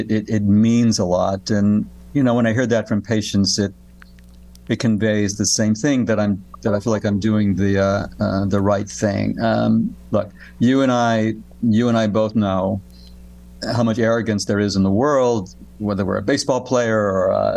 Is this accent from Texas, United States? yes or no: yes; Texas, United States; So I grew up in Texas, in the Houston-Galveston area, and had an uncle who was a physician